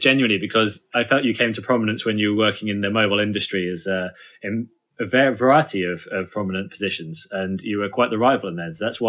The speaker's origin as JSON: {"language": "English", "region": "England", "country": "United Kingdom", "said": "No, but we're English, so it's fine."}